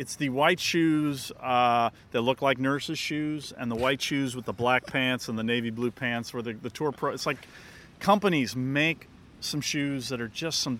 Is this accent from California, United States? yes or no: yes; California, United States; Well, believe it or not, here in Southern California.